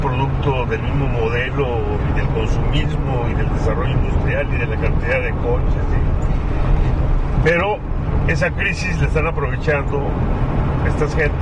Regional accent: Mexico

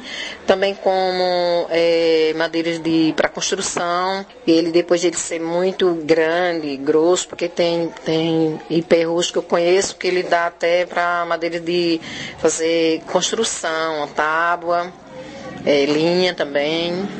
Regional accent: Surubim, Pernambuco, Brazil; lá na minha terra, onde eu morava, onde eu nasci, que é surubim.

